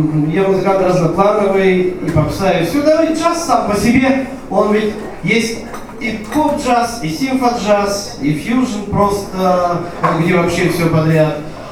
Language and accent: Russian; Novouralsk, Sverdlovsk Oblast, Russia; also born or lived in Verkhnyaya Pyshma; now in Revda, Russia; Дело в том, что я родом тоже с Новоуральской земли.